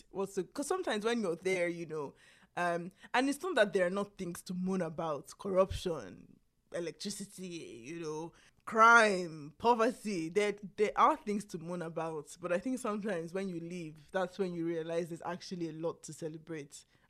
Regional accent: Nigeria; now in United States; I say this sitting from America, but like, just as a Nigerian, I feel like we can't stop at the first attempt.

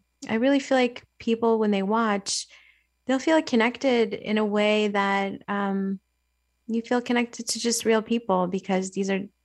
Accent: Flint, Michigan, United States; And one thing that I learned actually growing up in Flint, being connected to so many beautiful Black Americans

